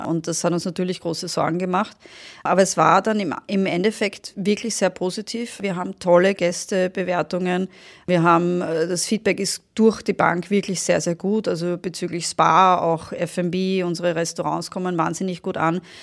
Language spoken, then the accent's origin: German; Vienna, Austria; Ich bin ursprünglich aus Wien, habe aber 16 Jahre lang im Ausland gearbeitet und gelebt und bin jetzt seit 2 Jahren wieder zurück in Wien